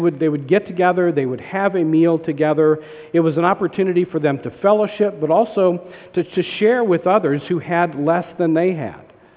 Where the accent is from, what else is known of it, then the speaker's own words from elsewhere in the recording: the South, United States; I'm from the South and everybody's last name is Bob in the South